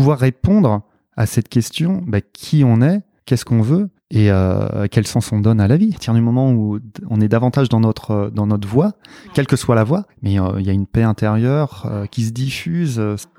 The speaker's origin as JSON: {"language": "French", "town": "Nantes", "region": "Pays de la Loire", "country": "France", "tie": "born there", "said": "Alors, je suis né à Nantes."}